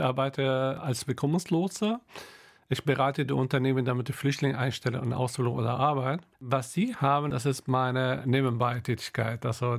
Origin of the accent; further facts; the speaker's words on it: Beirut, Beirut Governorate, Lebanon; also born or lived in Bekaa Valley; bin im Libanon geboren und als ich 6 Jahre alt war, ist der Krieg angefangen.